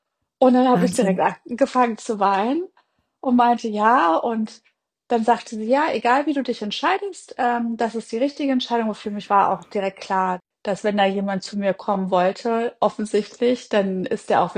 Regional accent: Hanover, Lower Saxony, Germany; ich komme aus Hannover, aber wir haben schon irgendwie so trotzdem das Beste in Hannover aus beiden Welten gehabt. Also wir hatten ein kleines Häuschen mit einem Minigarten, wir haben so ein bisschen am Stadtrand gewohnt, es war grün

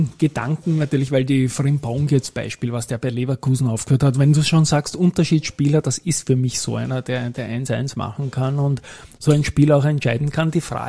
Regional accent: Austria; dass wir selbst als Österreicher

